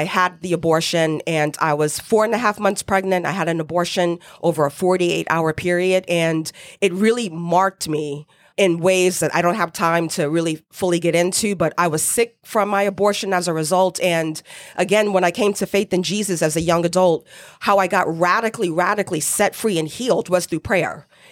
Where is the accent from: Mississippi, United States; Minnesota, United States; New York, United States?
New York, United States; New York City; I am born and raised in New York City, in Manhattan specifically. So I'm a native New Yorker through and through